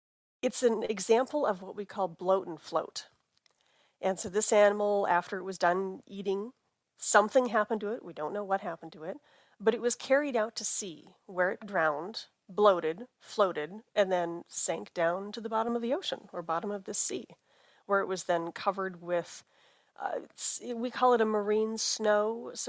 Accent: Fargo-Moorhead, United States; I grew up in the Fargo-Moorhead area, which is in the middle of the Red River Valley, and it is a terrible, terrible place to look for fossils.

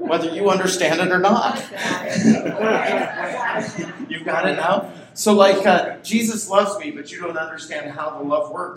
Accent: Pasco, Washington, United States; born there; And some of you know that I was born in Pasco, Washington.

